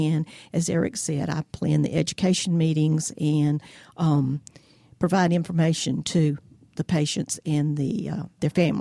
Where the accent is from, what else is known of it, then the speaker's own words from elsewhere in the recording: Montgomery, Alabama, United States; I am originally from Montgomery, Alabama, but I met and married my husband, and he was from Valdosta. So we moved to Valdosta in 1986.